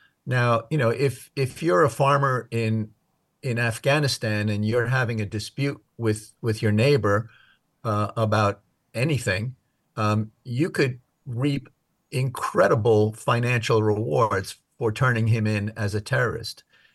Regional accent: United States; I'm an American, and the ICRC is not going to send Americans to investigate an American detention facility.

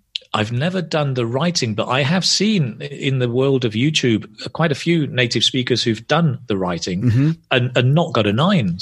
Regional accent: Oldham, North West England, United Kingdom; accent: northern; So we've all got the kind of northern vowel sounds, if you like. But I guess, I don't know, I was brought up in Oldham and I went also to a grammar school.

